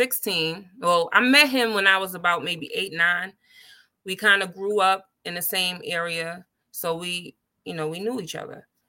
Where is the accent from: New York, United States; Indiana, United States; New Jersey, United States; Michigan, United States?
New York, United States; I'm from New York. I was born there, raised there, loved there, but I don't live there.